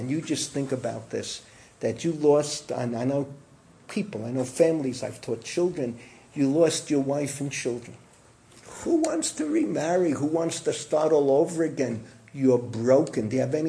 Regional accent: Bronx, New York, United States; you didn't need a uniform to be frum growing up in the Bronx.

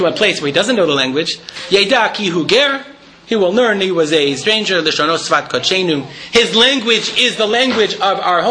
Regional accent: United States; moved away as an adult; now in Israel; but I'd like to speak in English because I'm from America."

